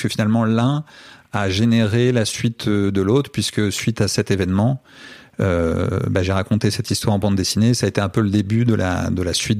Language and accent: French; France; moi, je viens de France, qui est un des principaux pays de production de bande dessinée.